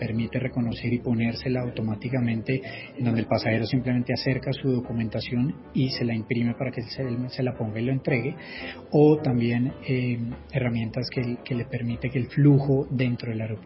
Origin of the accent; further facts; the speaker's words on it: Colombia; nosotros como colombianos y colombiano que soy